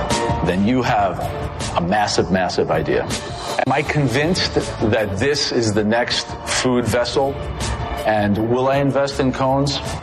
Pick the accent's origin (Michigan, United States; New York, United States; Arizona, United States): New York, United States; I happen to like you very much, Christine, because I am a New Yorker like you.